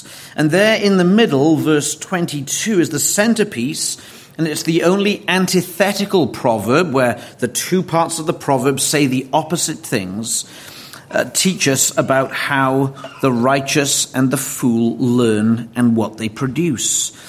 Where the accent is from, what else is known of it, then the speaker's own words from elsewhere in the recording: Wales, United Kingdom; now in United States; My brother and I, both of whom are Welsh, living in America, received this text today.